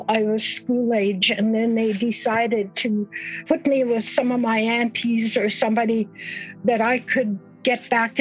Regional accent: Saddle Lake, Alberta, Canada; I am from the Cree Nation. I come from Saddle Lake Reservation here in Alberta. So I am Indigenous to Alberta, and we are from the Cree tribes. So I come from the Cree Nation.

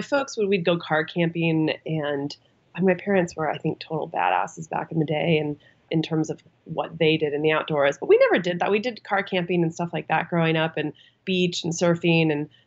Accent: Ojai, California, United States; also born or lived in Ventura; Full disclosure, I was born in Ojai, but then when I was very young, moved to Ventura, and then moved back to Ojai, I think when I was, I don't know, a freshman in high school or something like that.

